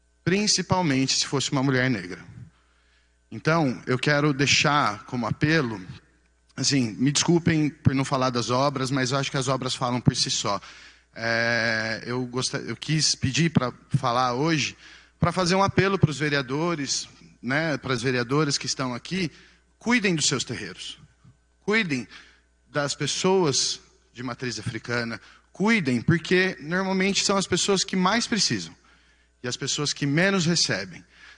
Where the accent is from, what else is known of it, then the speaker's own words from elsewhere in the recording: Sumaré, São Paulo, Brazil; eu não sou de Santa Bárbara, sou de Sumaré